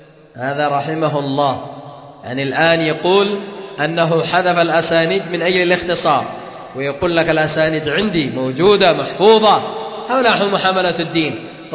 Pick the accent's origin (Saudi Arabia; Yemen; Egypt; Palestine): Yemen; ورأيت أهل بلدنا اليمن، هكذا حماها الله تعالى